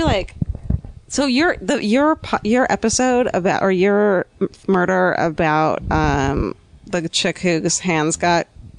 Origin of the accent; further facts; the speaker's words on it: Arizona, United States; oh, I'm from Arizona.